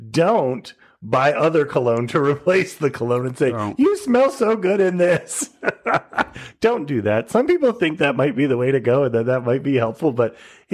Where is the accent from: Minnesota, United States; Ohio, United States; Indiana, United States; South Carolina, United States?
Minnesota, United States; Minneapolis; from Minneapolis, and my situation is my situation is a pretty straightforward one.